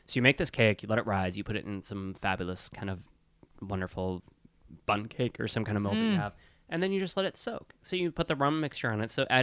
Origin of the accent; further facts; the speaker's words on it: Wisconsin, United States; I'll never forget, I grew up in Wisconsin.